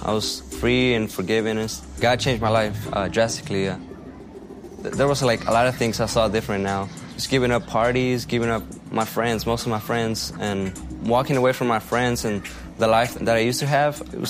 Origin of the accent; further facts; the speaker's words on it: Dallas, Texas, United States; Growing up in East Dallas, it was a little tough and not safe at times.